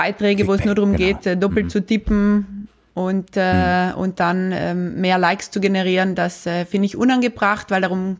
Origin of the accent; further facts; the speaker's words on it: Trentino-Alto Adige, Italy; Ich komme gerade aus einer Woche Urlaub in meiner Heimat Südtirol